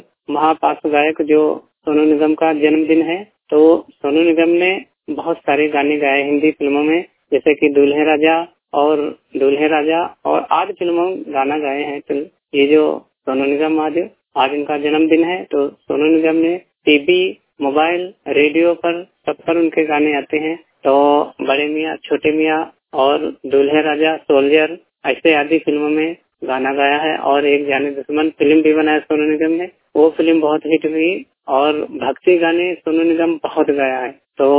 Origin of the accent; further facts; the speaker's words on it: Uttar Pradesh, India; मैं उत्तर प्रदेश टिक्सी से बिलोंग करता हूँ।